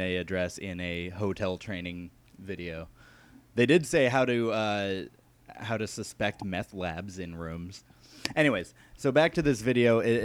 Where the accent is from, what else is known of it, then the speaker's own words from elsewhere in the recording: Chicago, Illinois, United States; now in Austin, United States; I am from Chicago before I was in Austin